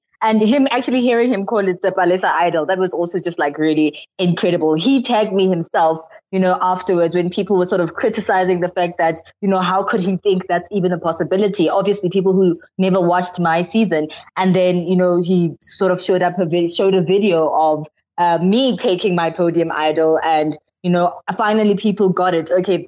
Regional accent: South Africa; as a South African myself

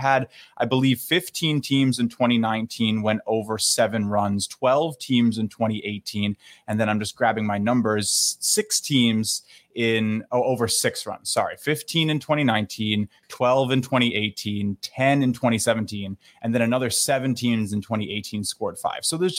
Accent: New York City, New York, United States; I'm going to go right back to my hometown Yankees.

